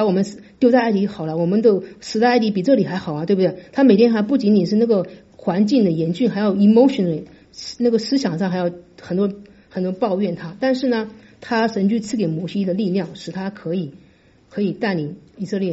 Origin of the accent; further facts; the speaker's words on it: China; 就像我们中国人说起孔子或怎么样啊